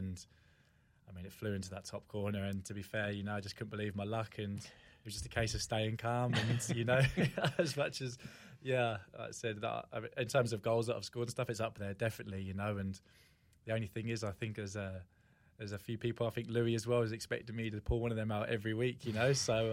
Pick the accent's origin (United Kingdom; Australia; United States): United Kingdom; England; now in New Zealand; And I went to New Zealand and I just fell in love with the place, you know, like it's a place that I, although England's home